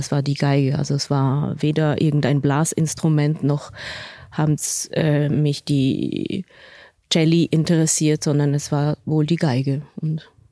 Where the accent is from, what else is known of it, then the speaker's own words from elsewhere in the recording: Switzerland; man kommt so aus dieser beschaulichen Schweiz. Also das ist ja natürlich meine Heimat